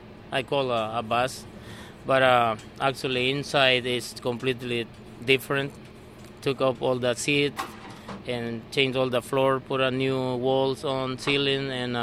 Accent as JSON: {"language": "English", "country": "El Salvador", "said": "We are from El Salvador."}